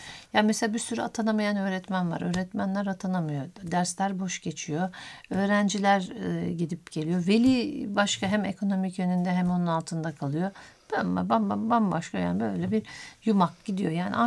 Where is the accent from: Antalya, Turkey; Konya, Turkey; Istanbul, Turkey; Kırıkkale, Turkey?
Kırıkkale, Turkey; Keskin; born there; Ankara Kırıkkale Keskin doğumluyum. Yani o zaman Ankara'ydı. Sonra Kırıkkale'li oldum. İlçedeyim